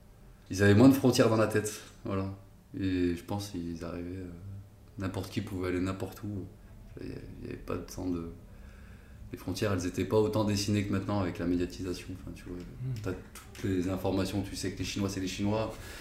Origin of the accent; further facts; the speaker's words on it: Saint-Jean-de-Maurand, Normandy, France; also born or lived in Rouen; Je suis né à Rouen, grandi à Saint-Jean-de-Maurand, petit patelin de 2000 habitants à l'époque, peut-être, même pas.